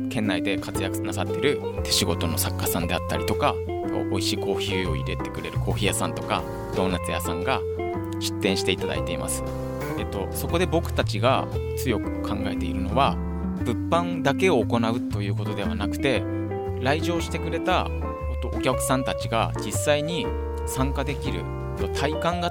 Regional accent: Namie, Fukushima, Japan; 僕は浜通りの浪江町出身なんですけど、震災があって避難することになったので

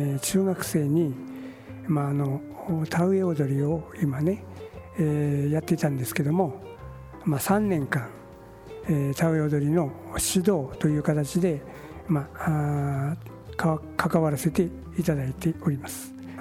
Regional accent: Iitate, Fukushima, Japan; 私今66歳なんですけども、60年ぐらい、飯舘村で生まれ育って生活をしてきました。

